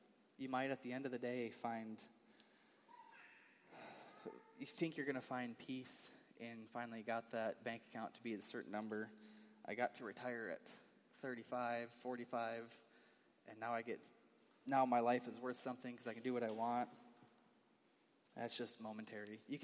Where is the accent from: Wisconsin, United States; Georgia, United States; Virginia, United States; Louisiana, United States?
Wisconsin, United States; I didn't really even know where South Dakota was on the map back then. I grew up in Wisconsin, by the way.